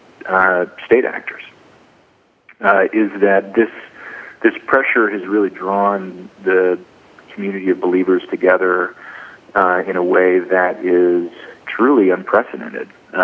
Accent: Texas, United States; But I'm from Texas.

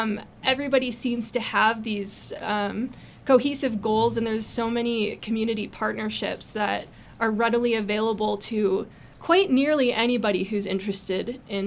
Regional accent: Detroit, Michigan, United States; now in Wyoming, United States; Yeah, I'm from Detroit originally, and then went to school in the Upper Peninsula in Michigan

